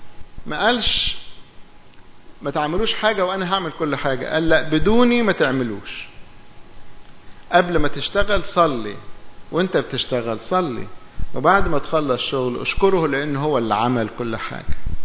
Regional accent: Egypt; زي عندنا في مصر لما كان الملك اسمه فرعون

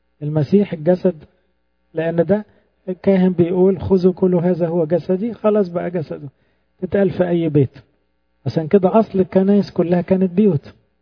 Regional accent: Egypt; احنا عندنا في مصر

